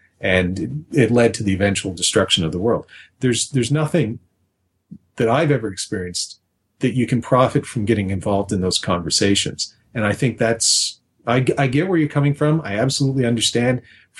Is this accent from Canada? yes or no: yes; Canada; Being a Canadian, I don't have very many friends who are conservative Republicans